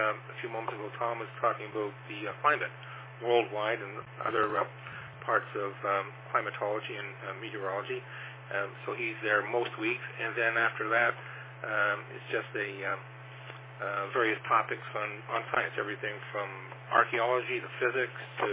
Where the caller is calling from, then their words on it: Toronto, Ontario, Canada; Yeah, and I'm transmitting here from Toronto, Ontario, Canada, and it's cold out tonight.